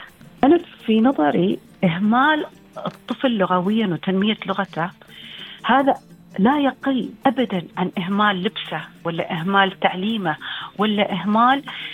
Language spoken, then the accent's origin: Arabic; United Arab Emirates; accent: Emirati; عندي أصدقائي إماراتيين يتكلمون بلهجتنا المحلية يفتخرون فيها أيضا